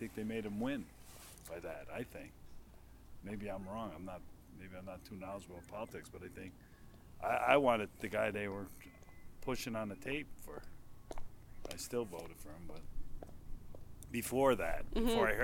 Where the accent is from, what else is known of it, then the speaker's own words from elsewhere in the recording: Troy, New York, United States; I grew up in South Troy